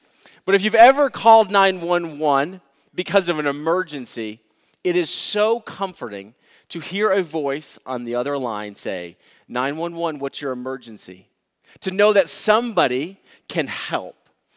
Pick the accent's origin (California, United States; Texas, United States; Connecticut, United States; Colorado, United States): Colorado, United States; Boulder; Boulder is a special place for me. I grew up in Boulder.